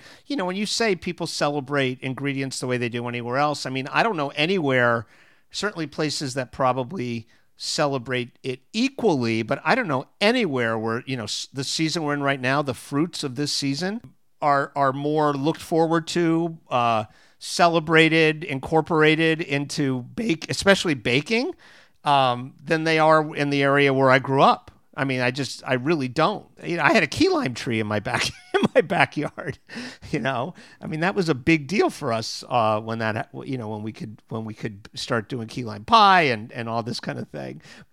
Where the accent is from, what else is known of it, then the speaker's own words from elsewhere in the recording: Florida, United States; I mean, I grew up in South Florida, right? Which is geographically in the South.